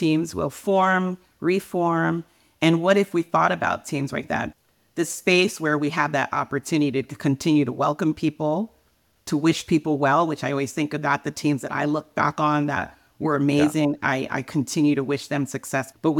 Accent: Connecticut, United States; born there; I was born here in Connecticut in the northeast of the U.S.

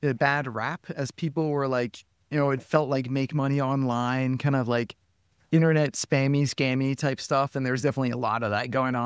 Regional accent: Denmark; English is a second language; moved away as an adult; now in Malibu, United States; Yep. Yeah. Born and raised in Denmark and now made my way to Malibu, California.

